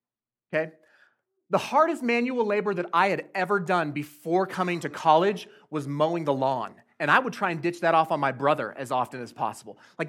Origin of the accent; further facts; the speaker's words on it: Colorado Springs, Colorado, United States; I'm from the burbs, I'm from Colorado Springs